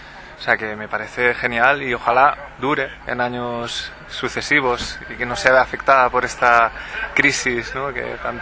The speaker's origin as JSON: {"language": "Spanish", "town": "Valencia", "region": "Valencian Community", "country": "Spain", "said": "Yo soy de Valencia, o sea, que con eso que te diga."}